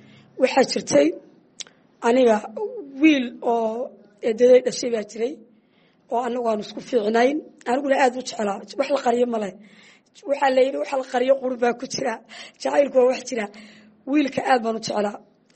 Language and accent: Somali; Hiran, Somalia; Laakiin fanka waxa weeye gobolkayga Hiiraan weli lagama jecla